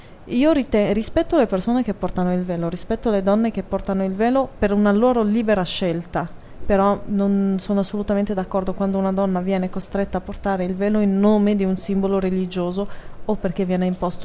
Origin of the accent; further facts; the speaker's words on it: Morocco; io parlo in quanto marocchina, io lo ritengo un paese moderato